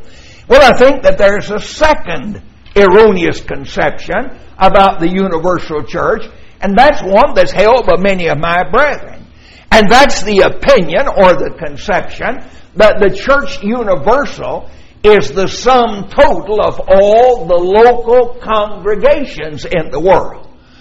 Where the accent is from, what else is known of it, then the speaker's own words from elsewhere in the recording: Arkansas, United States; here's a religious publication that's printed and sent to churches free of charge in my home state in Arkansas.